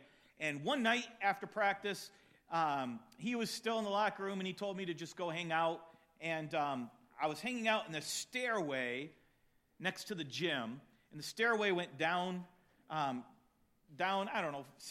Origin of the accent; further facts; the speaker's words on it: California, United States; I grew up in California, so you know we would do that from time to time because the weather was nice enough.